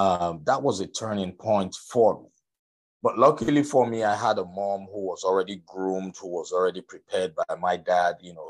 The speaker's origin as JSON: {"language": "English", "country": "Nigeria", "tie": "born or raised there", "said": "I was born and raised in Nigeria."}